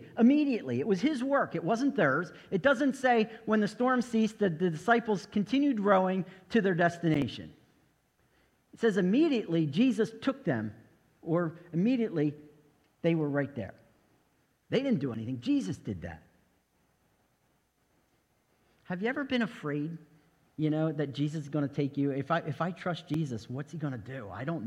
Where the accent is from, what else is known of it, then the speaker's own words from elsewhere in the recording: New Jersey, United States; New Jersey at a church I had known about that my sister and brother-in-law helped plant that's in my hometown